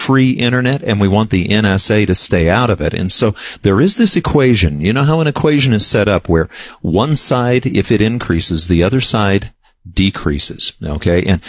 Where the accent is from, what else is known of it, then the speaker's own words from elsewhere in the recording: United States; Well, and you know, we think as an American, not every country necessarily thinks this way.